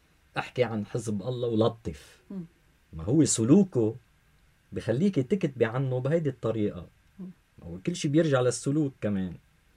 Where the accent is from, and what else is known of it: Lebanon